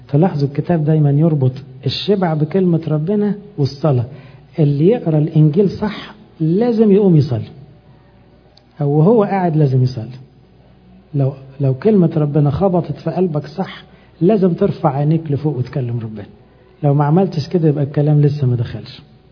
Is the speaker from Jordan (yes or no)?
no; Egypt; افتكروا أمبرسانيوس لما راح الدير عندنا في مصر كان معلم أولاد الملوك